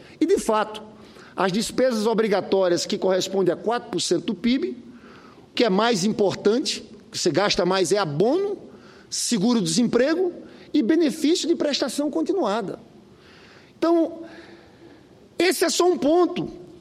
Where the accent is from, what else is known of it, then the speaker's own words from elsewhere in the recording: Brazil; a nossa preocupação enquanto brasileiros